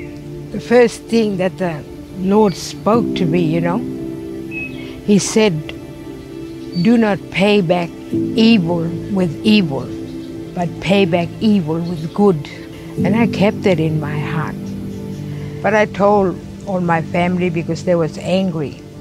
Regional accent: Bear Mealy, Northern Territory, Australia; English is a second language; also born or lived in Tennant Creek; I was born in Tennant Creek. I grew up in Bear Mealy settlement, that's Buranga now. Didn't speak a word of English. I would speak Western Arda, and my friend would speak Creole to me

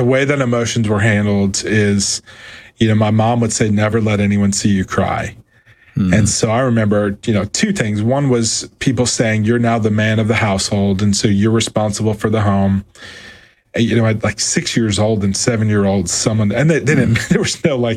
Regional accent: New Jersey, United States; You know, so I grew up in New Jersey.

